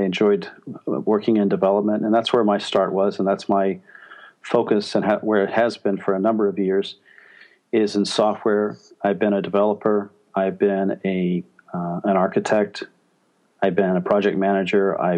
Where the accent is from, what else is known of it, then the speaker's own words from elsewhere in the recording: Midwest, United States; I moved from the Midwest where I grew up to the New England area, which I have been at now for nearly 20 years.